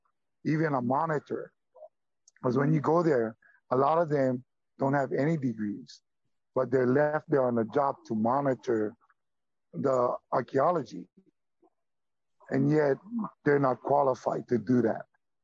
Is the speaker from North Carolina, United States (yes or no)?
no; Maui, Hawaii, United States; I'm from Maui, from Waiheke Valley.